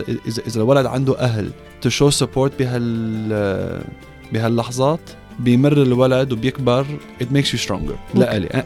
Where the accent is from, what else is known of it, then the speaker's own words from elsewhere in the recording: Lebanon; now in Australia; انا ما بقول انه انا استرالي، بقول انه انا لبناني وعربي ومسلم.